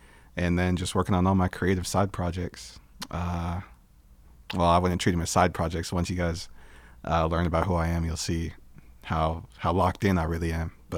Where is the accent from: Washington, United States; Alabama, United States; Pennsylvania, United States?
Washington, United States; Yakima; growing up in Yakima, Washington, on the Yakima Reservation, that's where all my people come from.